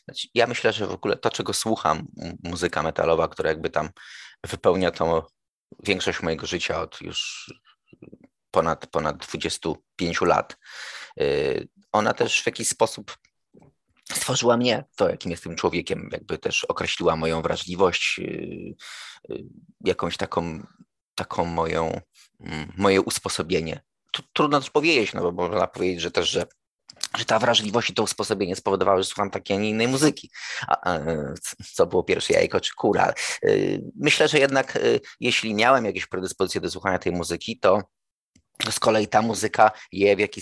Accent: Piaseczno, Masovian Voivodeship, Poland; swojemu ukochanemu miastu, w którym żyję, jakby też się urodziłem w Piasecznie i prowadzę tę gazetę, jestem z tym miastem związany.

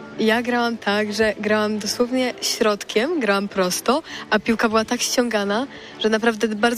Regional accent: Poznań, Greater Poland Voivodeship, Poland; z Poznania

